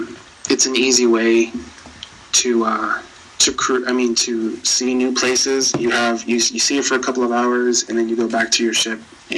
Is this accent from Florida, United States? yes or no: yes; Miami, Florida, United States; now in St. Petersburg, United States; I've lived in Florida all my life. I grew up in Miami, and I moved to St. Petersburg, and Disney World here, I've seen it change ever since I was little